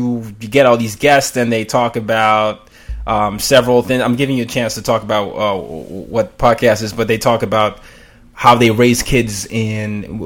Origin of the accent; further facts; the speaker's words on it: Nigeria; English is a second language; I'm Nigerian. So, and people often, several accents come out. If you hang out with me long enough, you hear some British and some Nigerian or something there.